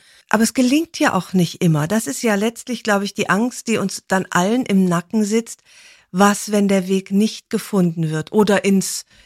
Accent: Rhineland, Germany; ich bin ja Rheinländerin

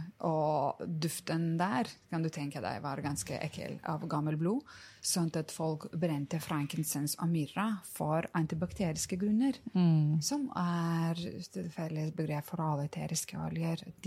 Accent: Lithuania; Norwegian is a second language; now in Norway; jeg er fra Litauen. Jeg er litauisk. Jeg har truffet mannen min i Litauen.

